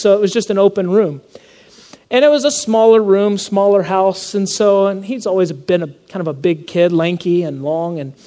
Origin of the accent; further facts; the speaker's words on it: Georgia, United States; And that was in Lilburn, Georgia. I grew up in Georgia.